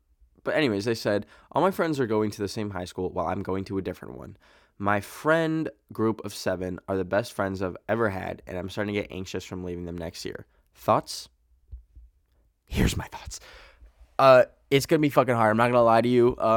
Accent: Canada; Yes, I just said bag, because I'm Canadian.

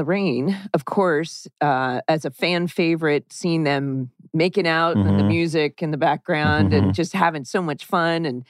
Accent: Orange County, California, United States; yes, I grew up in Orange County, but...

